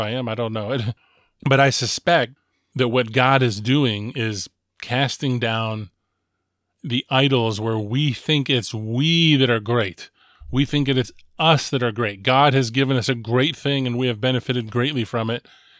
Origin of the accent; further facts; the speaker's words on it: United States; I am an American, and I'm glad I'm an American.